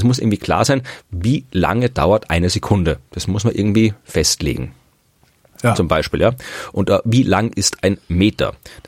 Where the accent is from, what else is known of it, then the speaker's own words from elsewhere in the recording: Thuringia, Germany; auskommen mit der Elle bei uns in Thüringen. Ja, wir haben ja nichts.